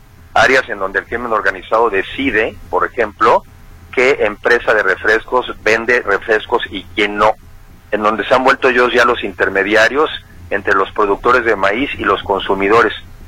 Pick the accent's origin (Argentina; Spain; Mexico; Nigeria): Mexico; ¿Y qué nos toca a los mexicanos? Defenderlo, porque es defender nuestra opción como mexicanos a decidir nuestro destino.